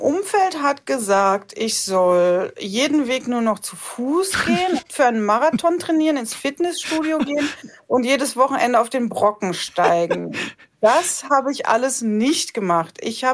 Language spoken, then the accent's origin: German; Rhineland, Germany; ich komme aus der Eifel, aus dem Rheinland.